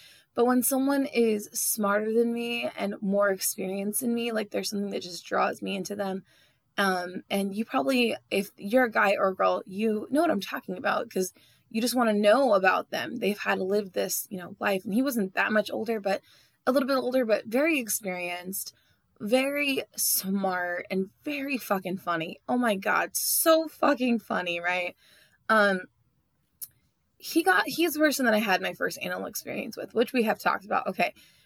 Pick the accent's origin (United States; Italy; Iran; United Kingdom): United States; California; I'm from Northern California, the Valley. I'm not really from the North. I'm like for the Valley. And I moved to Southern California